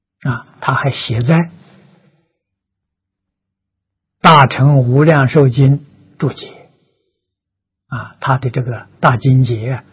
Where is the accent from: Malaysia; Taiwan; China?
China; 银河系的中心，我们中国人称为黄极啊